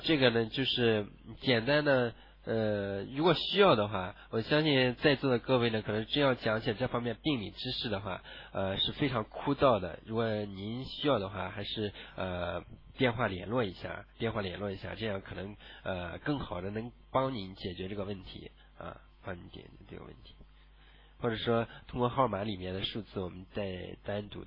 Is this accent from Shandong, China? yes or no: yes; Tai'an, Shandong, China; 我家是泰安的，然后呢，99年呢在莱阳农学院毕业，然后呢一直在山东，然后今年呢在天津负责在生技集团天合力供职啊。